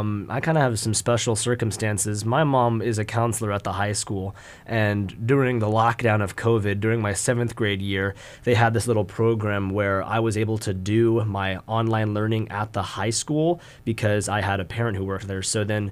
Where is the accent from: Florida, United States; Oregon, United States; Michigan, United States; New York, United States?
Oregon, United States; Roseburg; Yeah, I'm born and raised in Roseburg, I've been here all 17 years so far.